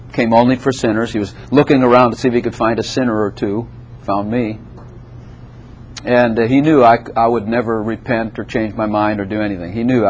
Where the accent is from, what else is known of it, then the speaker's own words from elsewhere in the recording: Chicago, Illinois, United States; And I grew up in the Chicago area, a rough mafia city.